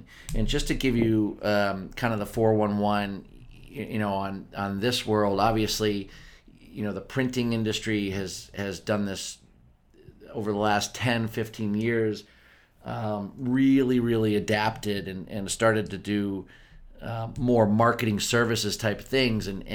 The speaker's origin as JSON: {"language": "English", "region": "Pennsylvania", "country": "United States", "tie": "born or raised there", "said": "So we live in Pittsburgh. Yeah, I grew up in Pennsylvania, and we live in Pittsburgh."}